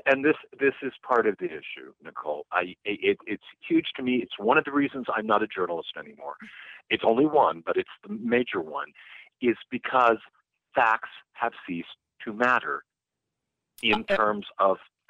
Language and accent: English; Midwest, United States; The fights I used to get with my family in Oklahoma or Kansas, because I'm from the Midwest originally